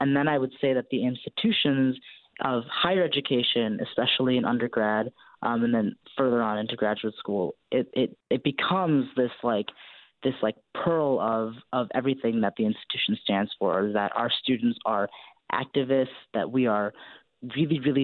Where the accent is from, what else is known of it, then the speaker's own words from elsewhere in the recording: Chicago, Illinois, United States; moved away; So I'm from the Midwest, too. I grew up in Chicago, so I didn't know what it was.